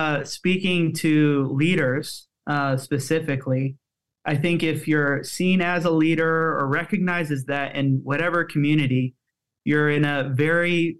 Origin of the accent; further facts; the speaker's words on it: Simi Valley, California, United States; Growing up in Simi Valley, mostly around Western folks